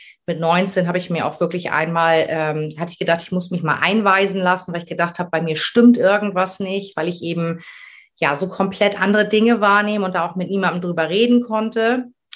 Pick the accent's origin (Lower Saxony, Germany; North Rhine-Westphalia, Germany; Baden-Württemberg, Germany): Lower Saxony, Germany; Ramelsloh; Ich komme aus Ramelsloh. Das ist unter Hamburg.